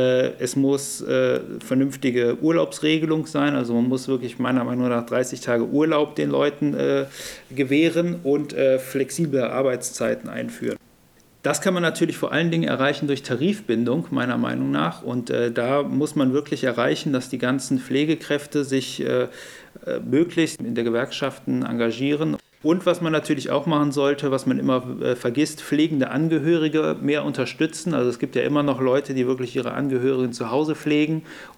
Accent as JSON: {"language": "German", "town": "Rösrath", "region": "North Rhine-Westphalia", "country": "Germany", "said": "Wie schon gesagt, ich komme aus Rösrath, bin 29 Jahre alt und ich arbeite als Ingenieur in Köln"}